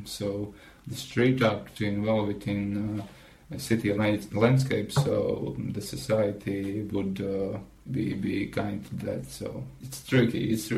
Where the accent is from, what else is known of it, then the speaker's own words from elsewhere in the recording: Latvia; English is a second language; I'm originally from Maduana. It's about 200 kilometers from Riga, and a small town. There is living about 10,000 people.